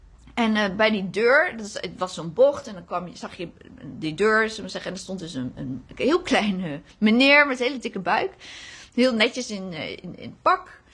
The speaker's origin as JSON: {"language": "Dutch", "country": "Netherlands", "said": "Waar kom je nou vandaan? Ik zeg, ja, ik kom uit Nederland."}